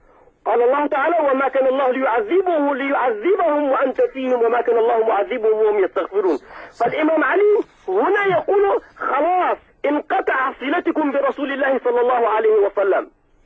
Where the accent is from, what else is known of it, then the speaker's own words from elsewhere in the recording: Iran; now in United Kingdom; أنا إيراني ولكن في داخل بريطانيا